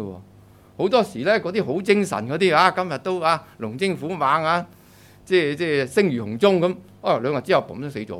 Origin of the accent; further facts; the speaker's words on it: China; 所以滿天神佛就唔係我哋中國人嘅信仰嚟嘅。